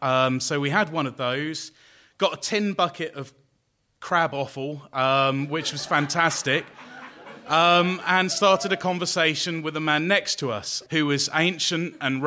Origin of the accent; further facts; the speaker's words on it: London, United Kingdom; I'm from London, and we spent most of our time either in Atlanta or London